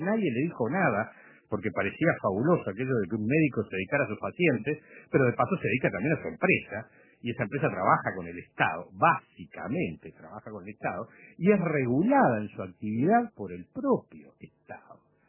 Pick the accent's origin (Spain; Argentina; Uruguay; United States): Uruguay; A mí, como uruguayo, me gustaría que el secretario de la Presidencia